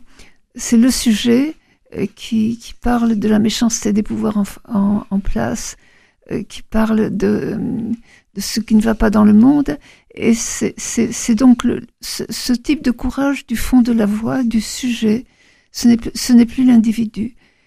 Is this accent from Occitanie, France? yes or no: yes; Toulouse, Occitanie, France; born there; Et je suis née à Toulouse, mes parents étaient à Paris